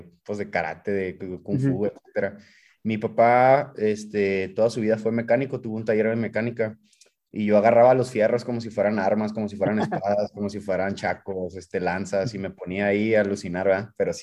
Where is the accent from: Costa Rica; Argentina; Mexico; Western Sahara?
Mexico; Nuevo Casas Grandes, Chihuahua; yo no soy de aquí, de Chihuahua.